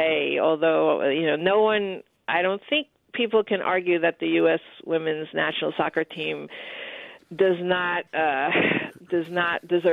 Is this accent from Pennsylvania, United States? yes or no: no; New Jersey, United States; and I'm from New Jersey, so what happened in New Jersey was not as liberated, I guess, as what was happening in Iowa.